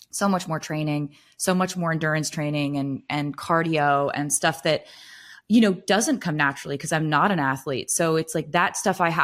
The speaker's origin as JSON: {"language": "English", "region": "Pennsylvania", "country": "United States", "tie": "born or raised there", "said": "I grew up in Pennsylvania. I always heard my dad yelling at the screen watching Eagles games."}